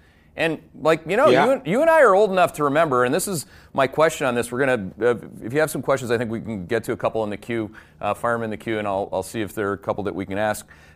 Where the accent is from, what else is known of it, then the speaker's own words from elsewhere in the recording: Canada; now in United States; But I'm a Canadian who came to America